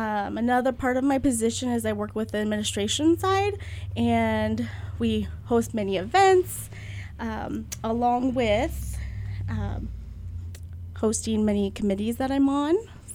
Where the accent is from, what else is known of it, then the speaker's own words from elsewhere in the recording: United States; So, yes, I'm born and raised in Douglas County here